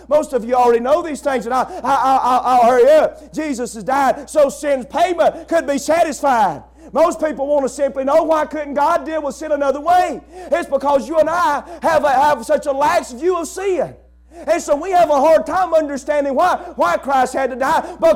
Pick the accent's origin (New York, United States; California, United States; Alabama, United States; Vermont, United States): Alabama, United States; I want to tell you what Bear Bryant said since I'm known from Alabama.